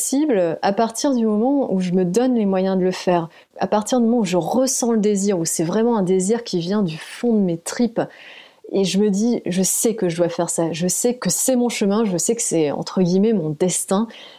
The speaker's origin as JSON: {"language": "French", "country": "France", "tie": "born there", "said": "Je suis née en France, mais multiculturelle"}